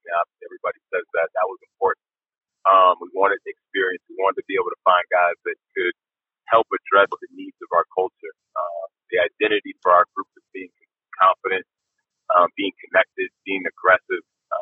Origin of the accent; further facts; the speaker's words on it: Massachusetts, United States; I grew up in Massachusetts.